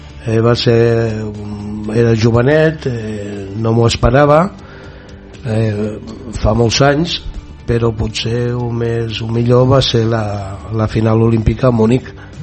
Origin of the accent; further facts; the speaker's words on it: Barcelona, Catalonia, Spain; Jo tenia que pujar a Sabadell, soc de Barcelona, tenia que pujar a Sabadell